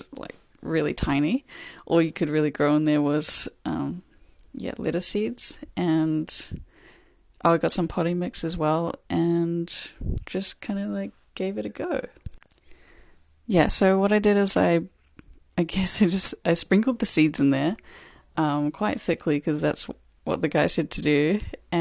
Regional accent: Whangarei, Northland, New Zealand; moved away as an adult; now in Auckland, New Zealand; I grew up in Whangarei and moved to Auckland in 2015, I think it was, to study at Unitec.

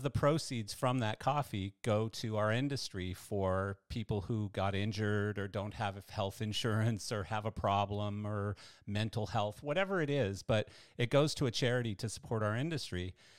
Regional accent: Canada; because I grew up in Canada skiing

